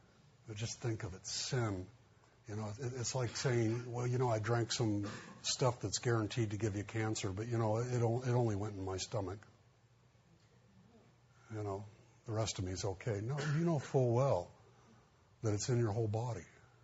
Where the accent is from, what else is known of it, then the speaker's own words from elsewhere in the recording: Montebello, California, United States; I grew up in Montebello with a lot of Armenians, a lot of Mexican-American, a lot of Japanese, a lot of Russians. And I was about the only person that I knew that didn't belong to some ethnic group, you know.